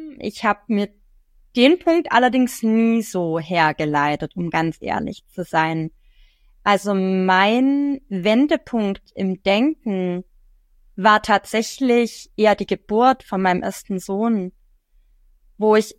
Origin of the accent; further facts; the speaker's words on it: Tübingen, Baden-Württemberg, Germany; Also gebürtig komme ich aus Tübingen, aber aus dem Umland, also wirklich aus einem kleinen Dorf Schirlingen dort in der Nähe. Bin dort sehr glücklich naturverbunden, irgendwie ein Stück weit halt auch aufgewachsen